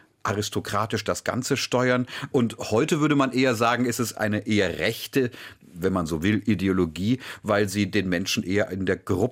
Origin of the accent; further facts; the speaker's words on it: Munich, Bavaria, Germany; also in meiner Heimatstadt München.